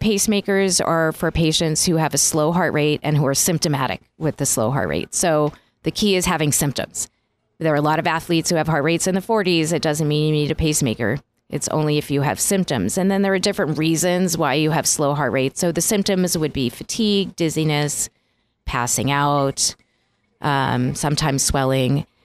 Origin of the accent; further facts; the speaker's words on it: New York, United States; I think the one thing I miss is the diversity that I had growing up in New York.